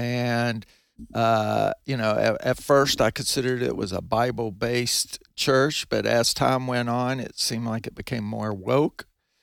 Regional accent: West Virginia, United States; I came originally from West Virginia, got an accounting degree, CPA, and kind of got into the car business by accident.

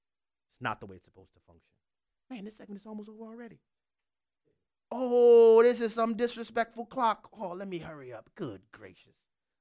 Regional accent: New Orleans, Louisiana, United States; I talked about … at length because she is a fellow Louisianian. I'm originally from New Orleans, represent New Orleans, holla, who that?

